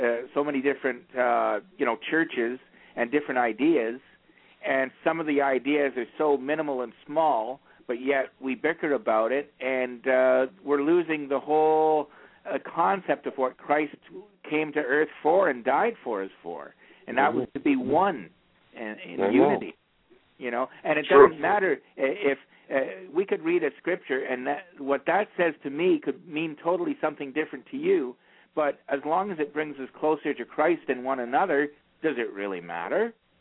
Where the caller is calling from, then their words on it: Canada; I'm calling from Canada.